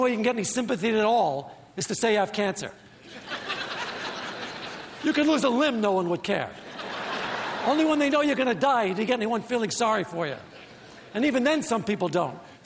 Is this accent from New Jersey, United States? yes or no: no; Brooklyn, New York, United States; Let me give you some background. I grew up in Brooklyn. Of all the wonders and pleasures that exist in nature, none of them could be found in Brooklyn.